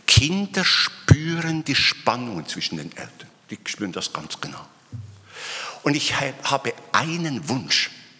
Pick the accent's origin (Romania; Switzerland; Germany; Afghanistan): Switzerland; Bern; Ich konnte ja warten und ich bin ja Berner, ich bin etwas langsam und so.